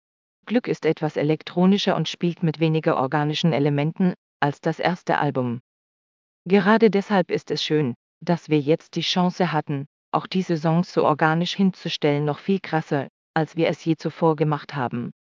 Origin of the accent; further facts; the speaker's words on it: Ravensburg, Baden-Württemberg, Germany; Ich liebe meine Heimatstadt. Ich bin da aufgewachsen, hab seit ich denken kann in derselben Straße gewohnt, hab da meine Familie, meine Freunde.